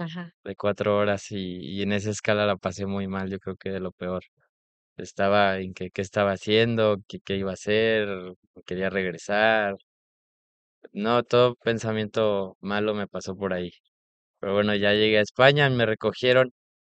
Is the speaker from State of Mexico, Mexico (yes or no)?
no; Reynosa, Tamaulipas, Mexico; born there; Sí, nací en Reynosa en el año 2002